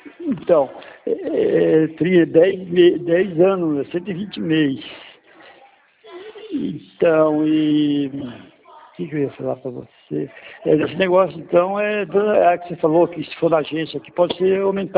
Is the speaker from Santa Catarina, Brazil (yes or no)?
no; Assis, São Paulo, Brazil; Porque você deve saber aí, eu sou de Assis aqui.